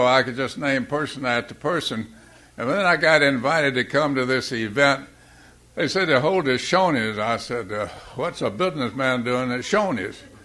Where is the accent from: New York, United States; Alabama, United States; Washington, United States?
Alabama, United States; moved away as an adult; also born or lived in Chicago; You know, I came here from Chicago in 1977. Now, I'm not from Chicago. I come from a third world country, Alabama.